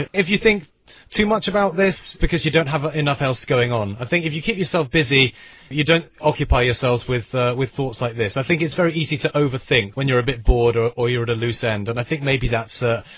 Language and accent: English; United Kingdom; because I'm British, I just sort of stand there and maybe tut and shake my head to myself.